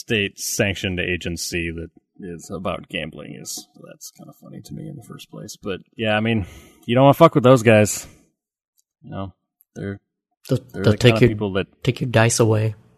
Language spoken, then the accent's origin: English; Scotland, United Kingdom; I mean, I got the mix. I'm Scottish and Irish.